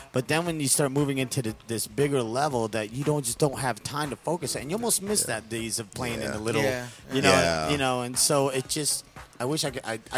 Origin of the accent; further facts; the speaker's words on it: Tucson, Arizona, United States; how to get rid of the Tucson thing, but I figured I'll leave it in there, you know, just to go back to my hometown.